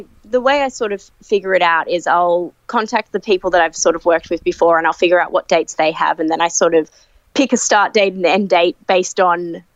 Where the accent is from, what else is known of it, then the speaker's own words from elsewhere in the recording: Sydney, New South Wales, Australia; So I'm from Sydney, Australia. So I started, I've always sort of wrestled in Sydney, Australia. That's where I started.